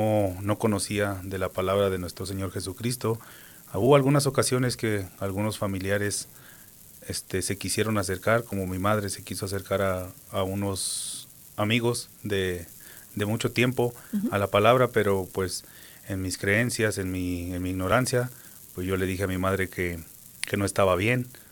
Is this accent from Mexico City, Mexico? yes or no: no; Guanajuato, Mexico; Yo soy de México, de Guanajuato. Llegué aquí en el año 2019.